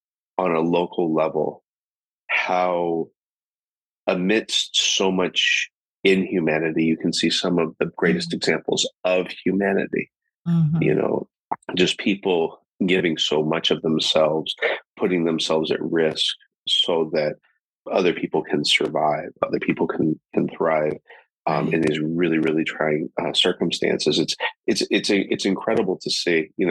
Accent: McMinnville, Oregon, United States; No, I'm actually from McMinnville, Oregon. So I spent the first 18 years of my life there.

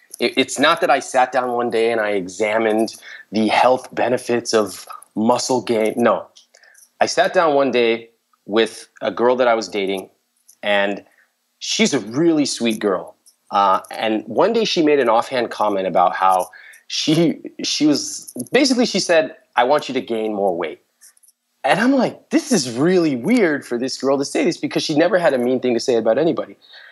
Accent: India; growing up as an Indian guy, you're not really taught about the emotional side. It's like a very stoic kind of way to grow up.

